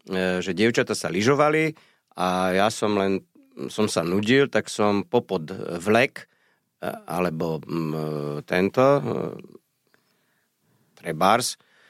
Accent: Rovinka, Bratislava Region, Slovakia; No ja som z Rovinky a vedľa Rovinky je lužný les, tak v tom lužnom lese.

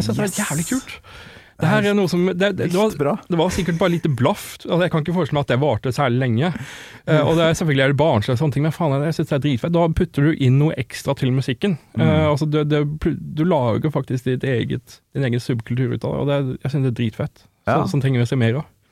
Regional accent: Southern Norway, Norway; jeg vokste opp på Sørlandet, ikke sant?

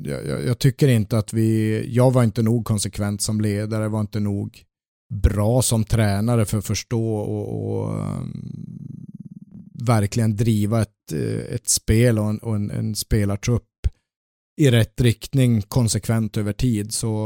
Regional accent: Luleå, Norrbotten County, Sweden; Jag växte upp i Luleå och stått på H-läktaren där

